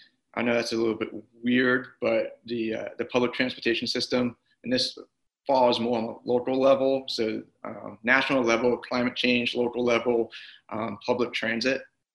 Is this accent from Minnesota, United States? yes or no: no; Osceola County, Florida, United States; I'm 27 years old. I'm from Osceola County, Florida, and I'm currently registered a Democrat.